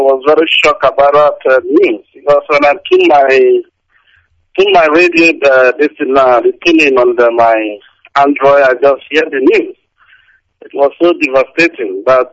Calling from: Owerri, Imo, Nigeria; I'm calling from the Biafra land of Owerri.

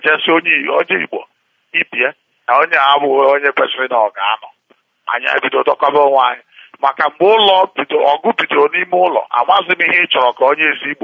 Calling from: Modena, Emilia-Romagna, Italy; I am calling from Italy, Modena, precisely.

